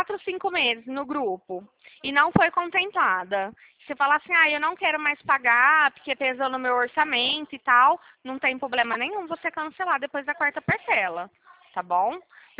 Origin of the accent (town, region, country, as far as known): Ribeirão Preto, São Paulo, Brazil